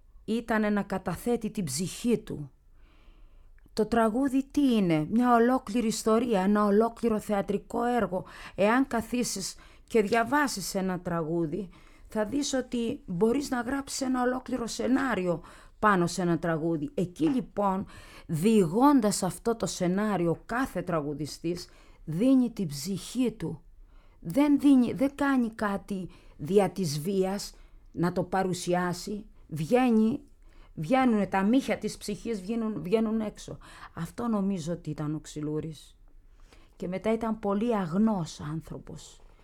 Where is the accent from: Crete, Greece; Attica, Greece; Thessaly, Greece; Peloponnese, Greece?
Crete, Greece; Lygortynos; Το χωριό μου το λένε Λιγόρτινο.